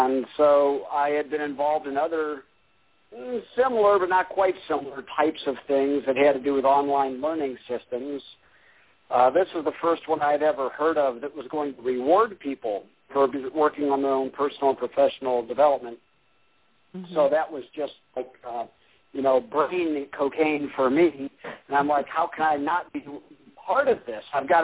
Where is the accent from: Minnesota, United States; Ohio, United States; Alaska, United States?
Ohio, United States; I was born and raised in Ohio, but had very little interest in education until I became an adult.